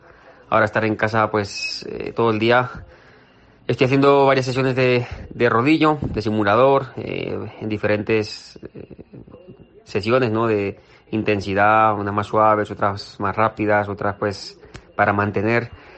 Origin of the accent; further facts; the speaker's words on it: Osa de Montiel, Castilla-La Mancha, Spain; A todos los paisanos de Albacete, de Castilla-La Mancha, de mi pueblo, la Osa de Montiel